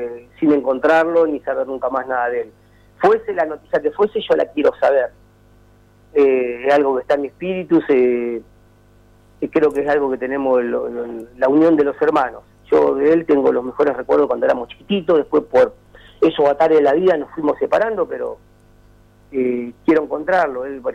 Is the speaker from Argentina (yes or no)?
yes; Marcos Paz, Buenos Aires Province, Argentina; now in Olavarría, Argentina; yo ahora, bueno, estoy viviendo en Olavarría, pero realmente nosotros somos oriundo ahí de Marcos Paz.